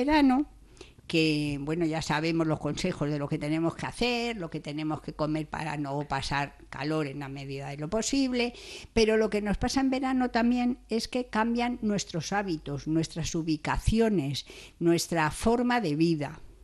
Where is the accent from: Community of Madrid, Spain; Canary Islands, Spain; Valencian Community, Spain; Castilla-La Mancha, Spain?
Community of Madrid, Spain; Madrid; como yo vengo de Madrid, que no hay playa, hay esa ansia del mar, ¿no?